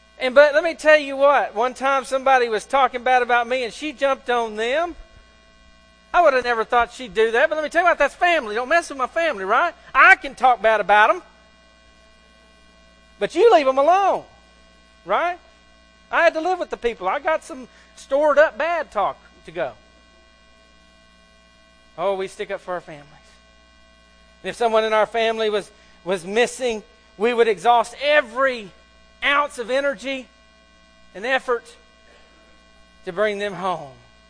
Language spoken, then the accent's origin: English; United States; as proud as I am of being an American, as proud as I am of being a citizen of the United States